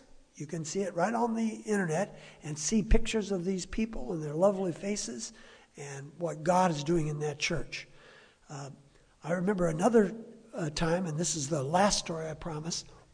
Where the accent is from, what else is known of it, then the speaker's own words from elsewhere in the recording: California, United States; I'm from California. We're kind of slow. Just ask the people in Oregon.